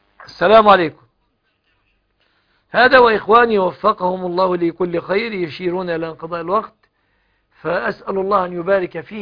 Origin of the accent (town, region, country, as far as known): Egypt